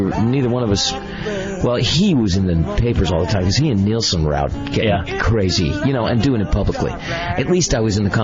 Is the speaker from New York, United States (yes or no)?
yes; New York, United States; I grew up in New York. I'm an avid Yankee fan. And because I now live in Florida, I've been going to the Marlins games.